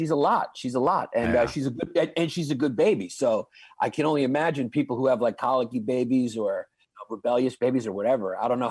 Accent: New York City, New York, United States; Yeah, I grew up in Brooklyn.

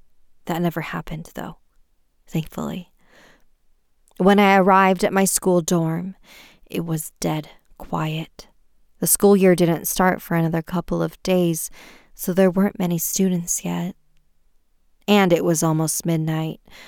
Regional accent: China; Growing up in China, I remember forcing my eyes shut as hard as I could every night

